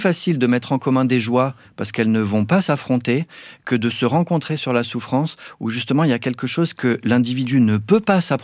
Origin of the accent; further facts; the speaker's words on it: Nice, Provence-Alpes-Côte d'Azur, France; Si, moi, je viens de Nice, donc la Méditerranée, c'est quelque chose qui m'est très cher.